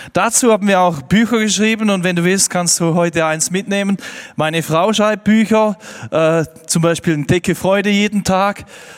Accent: Switzerland; Ich bin Schweizer, Rheinfall.

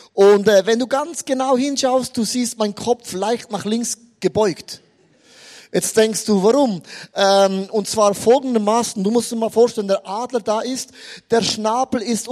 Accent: Switzerland; Ich bin aus der Schweiz, die ist ja nicht groß, wir sind neutral.

